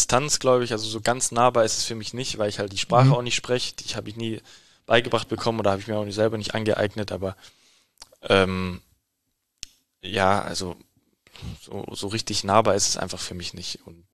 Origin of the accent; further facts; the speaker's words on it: Rüdesheim, Hesse, Germany; Rudesheim, ne, wo ich dann halt auch lange gelebt habe, wo ich aufgewachsen bin, wo ich halt auch noch viele, viele kenne und viele Freunde habe